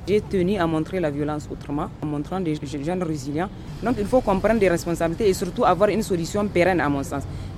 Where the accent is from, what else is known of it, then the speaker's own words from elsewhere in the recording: Zinder, Niger; Zender, c'est ma ville natale. Pour moi, c'était un havre de paix.